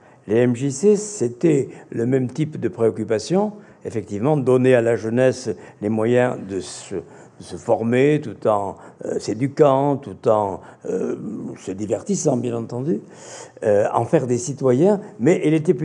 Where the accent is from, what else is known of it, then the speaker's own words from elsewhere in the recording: Bayonne, Nouvelle-Aquitaine, France; D'abord, moi, je suis pas originaire de Bordeaux, je suis originaire de Bayonne.